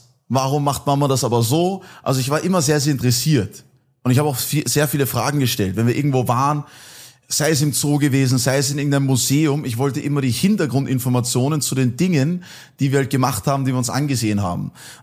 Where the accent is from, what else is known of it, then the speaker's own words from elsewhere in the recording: Austria; Auf jeden Fall bin ich dann aufgewachsen in der Nähe von Wien